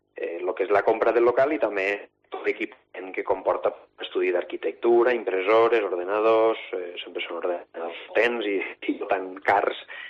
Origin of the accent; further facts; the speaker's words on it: Cabanes, Valencian Community, Spain; construir la meva vida, tant familiar com professional, així al meu poble, a Cabanes.